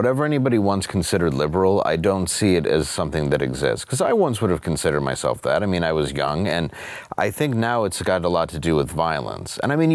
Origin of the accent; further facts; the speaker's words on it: Detroit, Michigan, United States; I gotta tell you, I grew up in Detroit, across from Windsor, and just those two cities versus each other with weapons, I think America would take the cake.